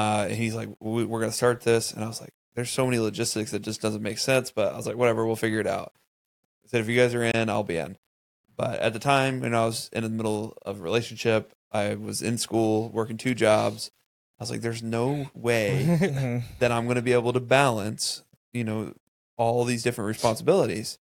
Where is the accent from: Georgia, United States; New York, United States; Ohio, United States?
Ohio, United States; moved away as an adult; I'm currently located in Northeast Florida, in the Jacksonville, St. Augustine market. I'm originally from Ohio. That's kind of where we all met. We all went to school in Cincinnati